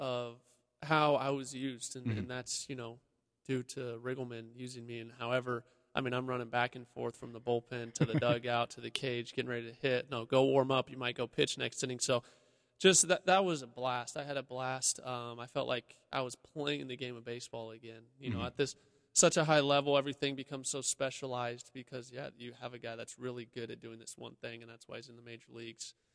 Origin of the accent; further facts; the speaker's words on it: Anaheim, California, United States; I grew up in Anaheim with the Angels, and we didn't have anything like this.